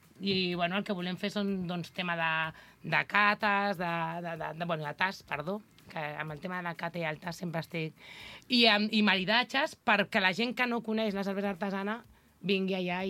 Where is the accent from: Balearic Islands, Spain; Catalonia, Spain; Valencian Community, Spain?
Catalonia, Spain; Barcelona; a més en el poble, jo soc de Barcelona, em va costar moltíssim acostumar-me a viure en un poble